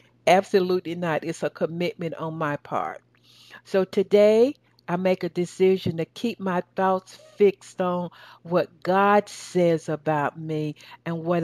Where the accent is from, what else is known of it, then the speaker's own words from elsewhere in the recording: the South, United States; accent: southern; That's my southern accent.